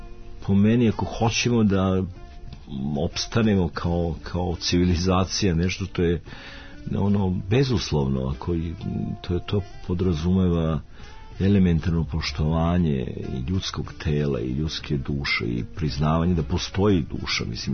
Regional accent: Serbia; now in United States; ja kao Srbin u stranstvu, naravno da sam suočen u Americi

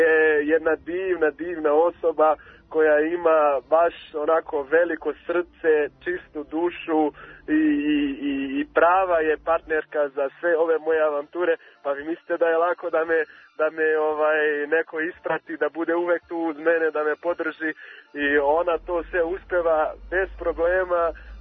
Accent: Rio de Janeiro, Brazil; Serbian is a second language; now in Serbia; Rio de Janeiro, moj rodni grad

